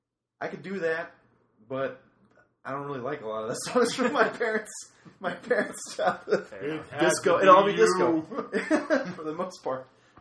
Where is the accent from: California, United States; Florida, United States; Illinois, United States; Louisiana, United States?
Florida, United States; Miami; So, I grew up in Miami.